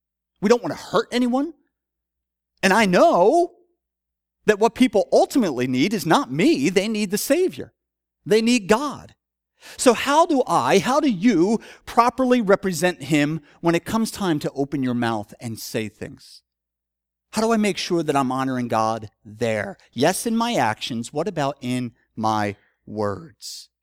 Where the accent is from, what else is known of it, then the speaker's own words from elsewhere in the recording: Philadelphia, Pennsylvania, United States; I'm from Philadelphia. We're both kind of sarcastic and boorish.